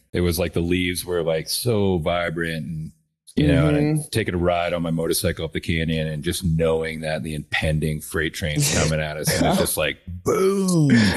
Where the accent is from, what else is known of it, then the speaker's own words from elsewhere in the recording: Maine, United States; born there; Like I was born in Maine and it's like